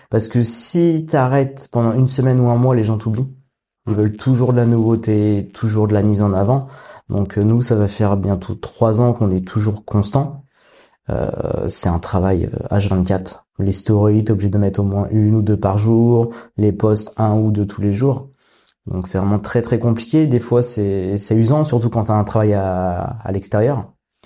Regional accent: Île-de-France, France; Parce que moi, vu que j'étais de région parisienne

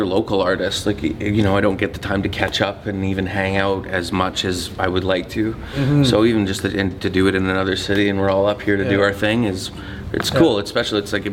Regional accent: Edmonton, Alberta, Canada; I come from Edmonton, Alberta.

